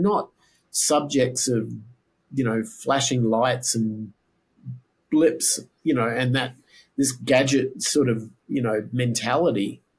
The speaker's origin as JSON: {"language": "English", "country": "Australia", "tie": "born or raised there", "said": "the things I grew up with in Australia."}